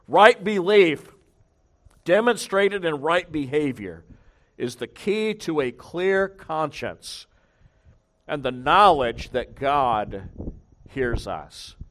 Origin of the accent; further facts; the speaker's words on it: the South, United States; that may be surprising to some of you because I'm a Southerner. You know, every time I go back home, I say, man, look how slow everybody is. Now, I've really gotten used to Jersey.